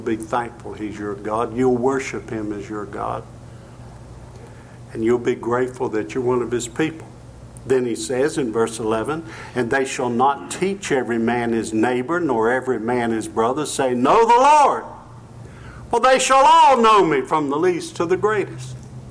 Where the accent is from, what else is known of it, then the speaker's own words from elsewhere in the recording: Virginia, United States; And of course I'm from Virginia, and Norfolk, Virginia, a lot of ships been built there.